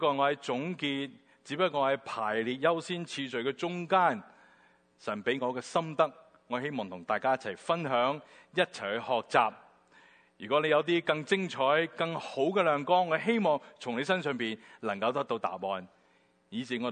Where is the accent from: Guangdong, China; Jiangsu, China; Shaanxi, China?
Guangdong, China; 好像我们广东人说